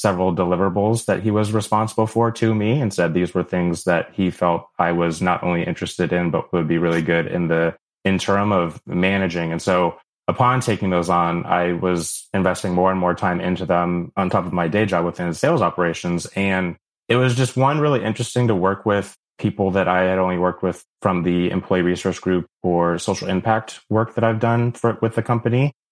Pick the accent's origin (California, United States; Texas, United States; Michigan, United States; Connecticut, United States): California, United States; it's growing up in the Bay Area. One of the things that was important for me was I didn't know that tech would be a possibility in the first place for me.